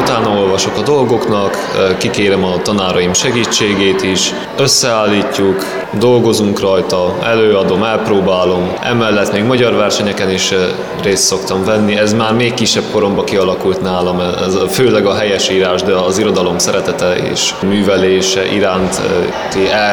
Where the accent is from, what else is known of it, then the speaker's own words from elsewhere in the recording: Arad, Arad County, Romania; és én, mint aradi, ennél is jobban kell kötődjek október 6-ához.